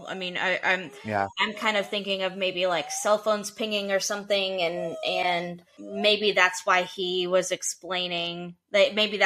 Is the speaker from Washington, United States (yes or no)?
no; Tennessee, United States; because I will say I grew up in Middle Tennessee, and this is one of those cases that I remember hearing a lot about.